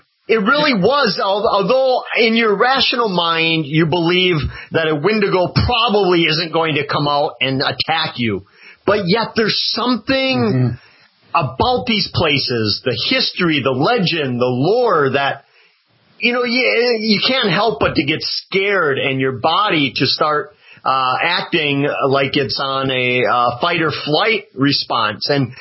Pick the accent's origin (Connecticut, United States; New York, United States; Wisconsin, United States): Wisconsin, United States; And even now, back in the safety of my home state of Wisconsin, on chilly nights, I still get that feeling of something's just not quite right.